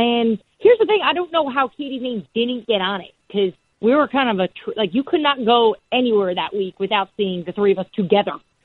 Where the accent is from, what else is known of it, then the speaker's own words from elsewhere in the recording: New Jersey, United States; people think that because I'm from Jersey